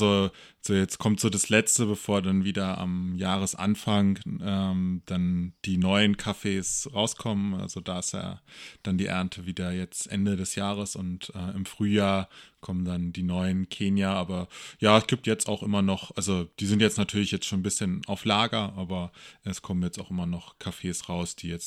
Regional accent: Berlin, Germany; Ich komme ursprünglich aus Berlin

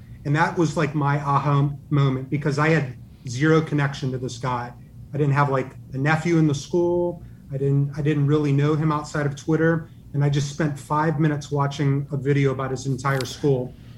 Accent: Pittsburgh, Pennsylvania, United States; Yeah, and I grew up in Pittsburgh, so that visual really hurts.

